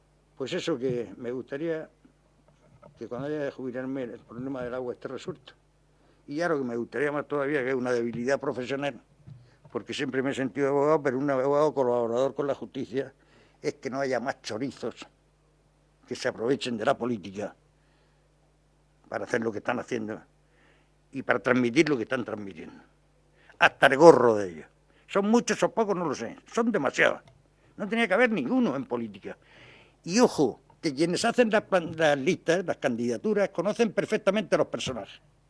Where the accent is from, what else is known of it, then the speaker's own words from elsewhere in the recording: Cartagena, Region of Murcia, Spain; born there; el campo de Cartagena, donde yo nací en el año 52